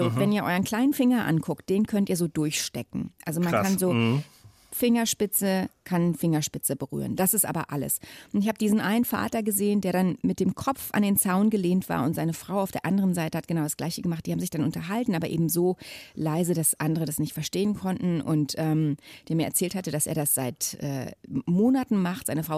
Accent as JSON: {"language": "German", "region": "East Germany", "country": "Germany", "tie": "born or raised there", "said": "Weil ich bin ja im Osten aufgewachsen. Ich bin in der DDR aufgewachsen."}